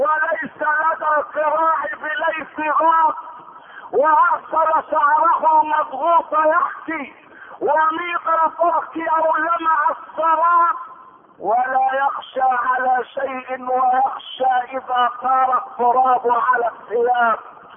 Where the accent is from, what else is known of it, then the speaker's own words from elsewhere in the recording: Egypt; اسمعوا ما تردده صحف الغرب، وما تردده الصحف عندنا في مصر.